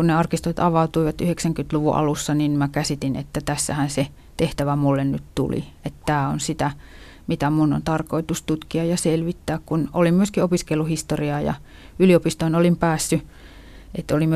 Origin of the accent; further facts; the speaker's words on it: Kuopio, North Savo, Finland; tuolla Savossa, mistä olen kotoisin, Kuopiossa.